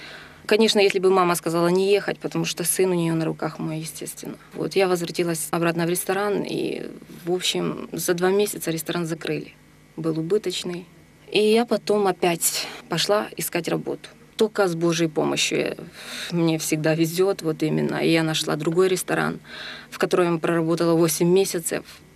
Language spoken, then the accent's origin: Russian; Ukraine; И вот смотрите, вот я с Украины.